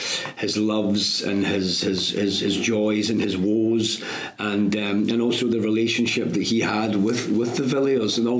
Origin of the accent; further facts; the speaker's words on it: Scotland, United Kingdom; a monarch who I knew a little bit about as growing up in Scotland